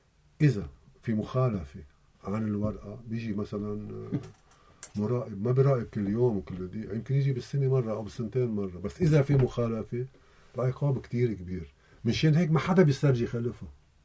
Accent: Lebanon

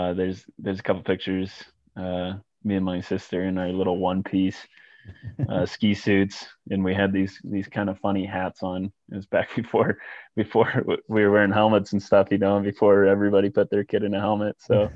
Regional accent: Flagstaff, Arizona, United States; I was born and raised in Flagstaff and I've lived here ever since.

